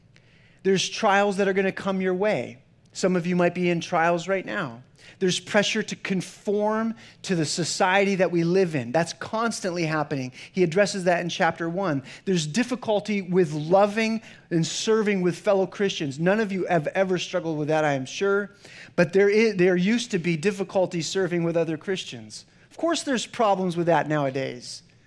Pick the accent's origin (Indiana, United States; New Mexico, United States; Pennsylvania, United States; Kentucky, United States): Pennsylvania, United States; I'm like from Pennsylvania as a farm kid.